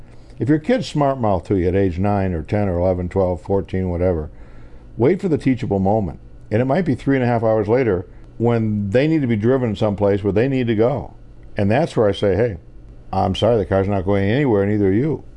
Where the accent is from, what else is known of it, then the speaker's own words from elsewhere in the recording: New York, United States; When we grew up in New York State, and we used to play sandlot everything, football, hockey in the street, baseball in the summertime